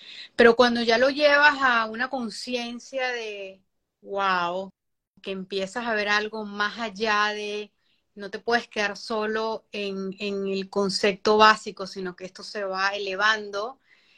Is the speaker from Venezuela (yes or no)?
yes; Venezuela; now in United States; soy venezolana, radicada en los Estados Unidos, en el estado de la Florida.